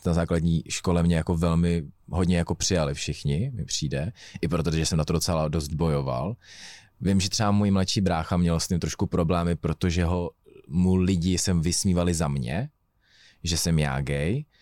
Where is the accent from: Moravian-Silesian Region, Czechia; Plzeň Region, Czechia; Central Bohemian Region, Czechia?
Plzeň Region, Czechia; Plzeň; já jsem z Plzně, což není až tak velký město, ale je to velký město.